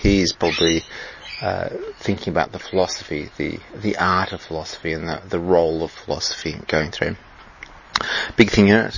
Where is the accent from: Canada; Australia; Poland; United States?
Australia; accent: Australian; Sorry for my Australian accent.